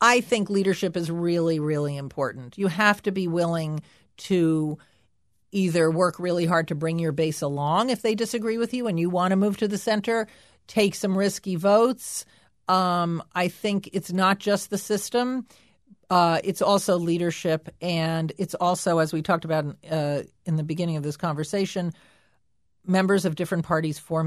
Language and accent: English; Washington, District of Columbia, United States; first of all, I come from the District of Columbia. I live in the District of Columbia where we don't have representation.